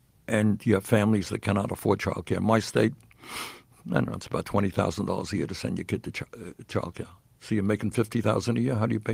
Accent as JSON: {"language": "English", "town": "Brooklyn", "region": "New York", "country": "United States", "tie": "born or raised there", "lives_now": "Vermont, United States", "said": "I grew up in Brooklyn before I moved to Vermont, and we lived in a rent-controlled apartment."}